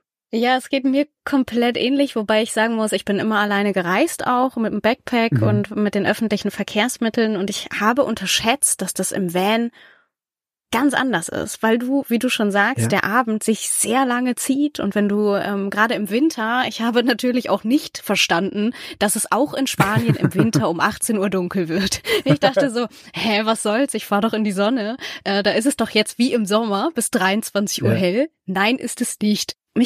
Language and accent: German; Kiel, Schleswig-Holstein, Germany; Ich komme aus Kiel.